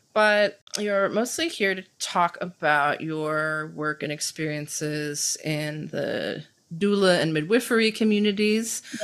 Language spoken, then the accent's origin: English; Cincinnati, Ohio, United States; And I am from Cincinnati, which is right. So I grew up 10 minutes across the river from Kentucky, right across the Ohio River.